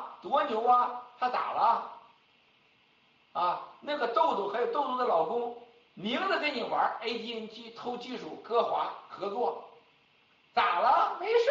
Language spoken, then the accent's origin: Chinese; China; 你看我们中国人，我们的战友们被吓得